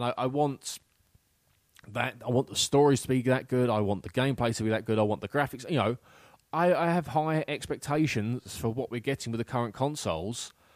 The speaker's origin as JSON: {"language": "English", "region": "England", "country": "United Kingdom", "said": "I'm being an English bloke, I don't drink tea"}